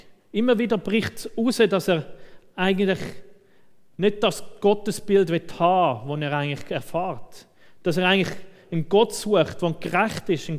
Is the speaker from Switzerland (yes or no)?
yes; Switzerland; wo wir als Schweizer ja sowieso nicht so gern haben, wenn wir direkt sind. Wir sind ja eher diplomatisch.